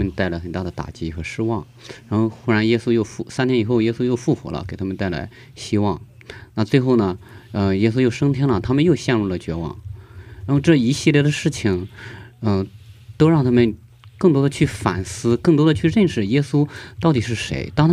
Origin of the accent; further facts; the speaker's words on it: China; 那我们是中国人，我们也和韩国人学生一起，然后大声疾呼为了这两个国家来祷告。